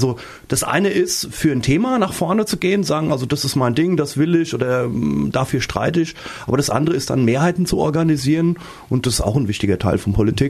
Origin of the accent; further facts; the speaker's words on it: Nierstein, Rhineland-Palatinate, Germany; now in Rüsselsheim, Germany; ich habe gerne in Nierstein, ich bin da aufgewachsen, ich habe da gerne gelebt. Meine Eltern leben noch da, das ist sehr schön.